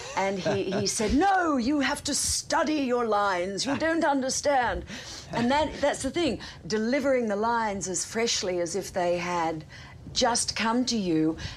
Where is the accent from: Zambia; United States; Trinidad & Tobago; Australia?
Australia; accent: Australian; Sometimes it's my Australian accent that queers the pitch, right?